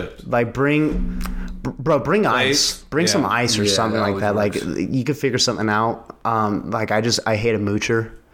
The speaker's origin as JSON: {"language": "English", "town": "Las Vegas", "region": "Nevada", "country": "United States", "tie": "born or raised there", "said": "I'm born and raised in Las Vegas and I've seen snow like 3 times out here."}